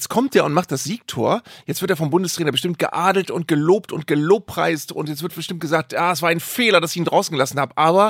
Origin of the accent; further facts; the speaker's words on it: Weyhe, Lower Saxony, Germany; dass Dennis Undav ja in Weihe gespielt hat, meinem Heimatort, beim SC Weihe.